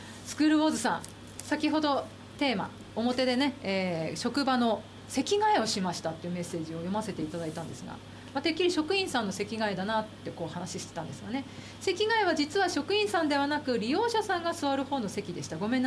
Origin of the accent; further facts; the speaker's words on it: Asahikawa, Hokkaido, Japan; also born or lived in Nayoro; 私自身名寄生まれ旭川育ちの肩書きそのものに変わりはないものの